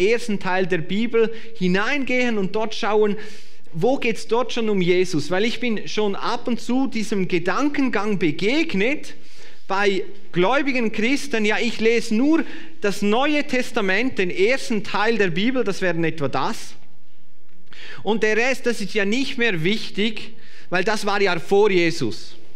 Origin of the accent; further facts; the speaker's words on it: Switzerland; Und ich habe festgestellt, als Schweizer dieser Zeit